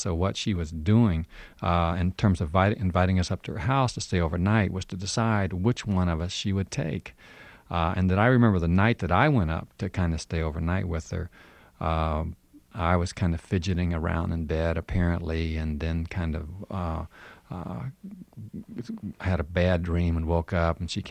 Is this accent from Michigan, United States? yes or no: no; Washington, District of Columbia, United States; They knew that I was from Washington, D.C., and I'd been to the Washington Monument and been to Mount Vernon